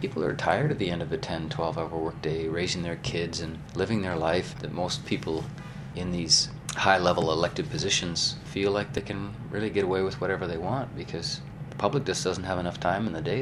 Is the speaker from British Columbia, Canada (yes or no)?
yes; British Columbia, Canada; I grew up on Vancouver Island.